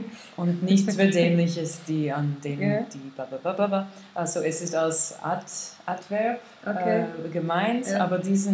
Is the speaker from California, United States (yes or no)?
yes; California, United States; German is a second language; Ich komme aus San Francisco-Gegend, was ein sehr bedeutendes Zentrum für alte Musik ist in den USA.